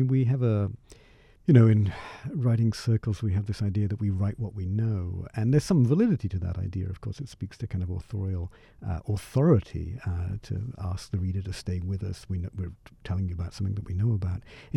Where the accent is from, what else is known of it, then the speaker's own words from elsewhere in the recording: England, United Kingdom; Well, I grew up in England.